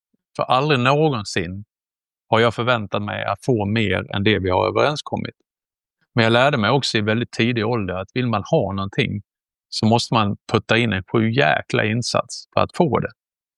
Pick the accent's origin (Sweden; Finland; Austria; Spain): Sweden; Ängelholm, Skåne; also born or lived in Hässleholm; Jag föddes i Hässleholm och vi bodde där med hela familjen och sen började han scouta hela södra Sverige, så sa han i Ängelholm, där är det en vit fläck så dit kan jag flytta. Och det gjorde jag och han när jag var 1 år